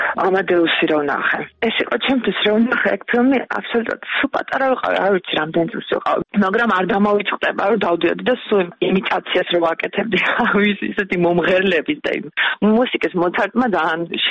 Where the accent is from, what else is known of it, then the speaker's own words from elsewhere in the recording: Tbilisi, Georgia; გავიზარდე პლეხანაოზე და ამას ძალიან დიდი მნიშვნელობა აქვს ჩემთვის, იმიტომ რომ ქალაქის ცენტრი და ეს ხმაური და რითმი, რამაც აკომპონიმენტი გაუკეთა ჩემს ბავშვობას